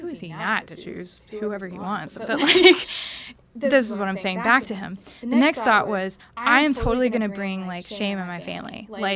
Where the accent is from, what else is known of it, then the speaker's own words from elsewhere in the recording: Bible Belt, United States; growing up in the Bible Belt, some denominations are very hostile towards Catholics